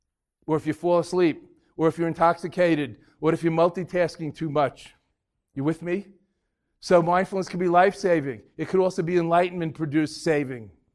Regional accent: New York, United States; I'm from New York, so you got to think about the cockroaches.

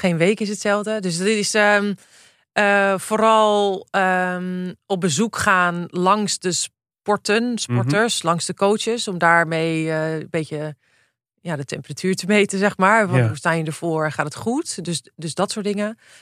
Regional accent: Netherlands; En ik denk ook echt waar wij als Nederlander ook wel voorop lopen.

